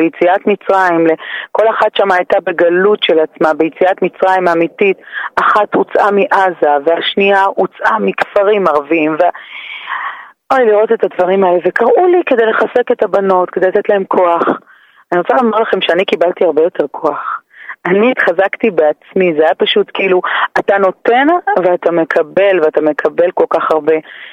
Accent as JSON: {"language": "Hebrew", "town": "Beit Shemesh", "region": "Jerusalem District", "country": "Israel", "said": "כמו שאתם מכירות אותי, אני מבית שמש"}